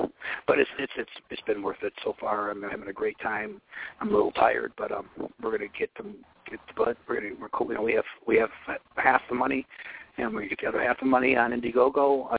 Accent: United States; Oh, I'm an American. I mean, I'm an American. Of course, I'm an American.

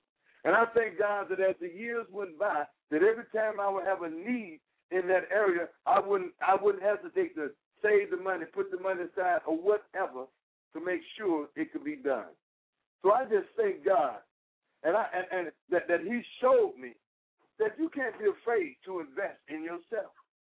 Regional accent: Mississippi, United States; I was upset when I grew up in Mississippi because there was a dentist there

